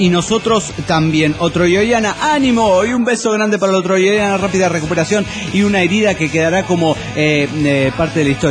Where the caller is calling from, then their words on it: Guadalajara, Jalisco, Mexico; de Guadalajara, Jalisco, México.